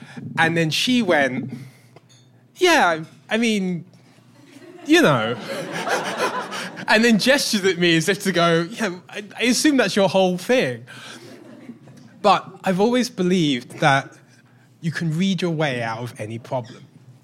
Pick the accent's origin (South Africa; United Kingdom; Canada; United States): United Kingdom; London; I grew up in South London many moons ago, and I was a child of immigrants.